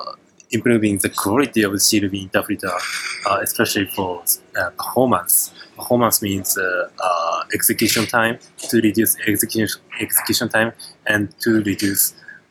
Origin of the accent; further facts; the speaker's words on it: Japan; English is a second language; from Japan, living in Japan, Tokyo.